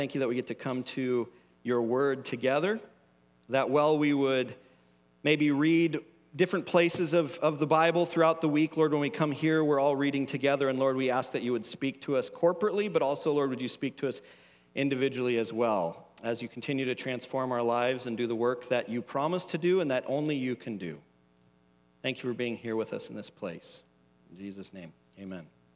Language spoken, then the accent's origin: English; Seattle, Washington, United States; So yeah, Mariners fan. I'm from Seattle.